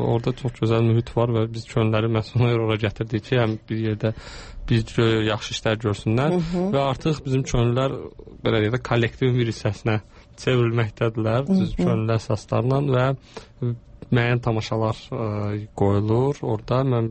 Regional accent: Germany; və mən Almanya'dan gəlmişəm.

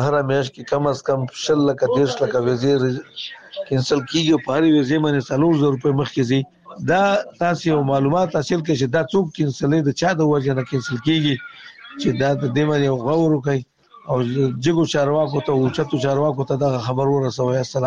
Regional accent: Nangarhar, Afghanistan; زه یو افغان يم د ننګرهار ولایت څخه

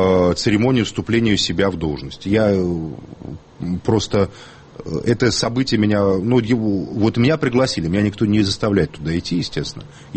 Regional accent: Moscow, Russia; как москвич я не выступаю как политолог.

